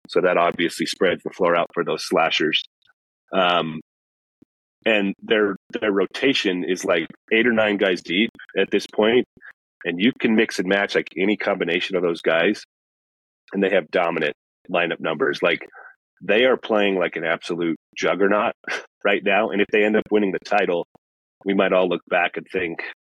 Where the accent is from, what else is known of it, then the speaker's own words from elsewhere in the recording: Wyoming, United States; I'm born and raised in Wyoming, went to law school here, and I think I'm about the only national sports media person who calls this home.